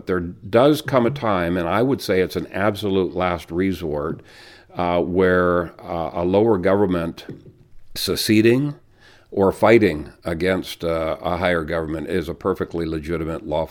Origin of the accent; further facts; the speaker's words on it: Ethiopia; Where I grew up in Ethiopia, you could get in deep trouble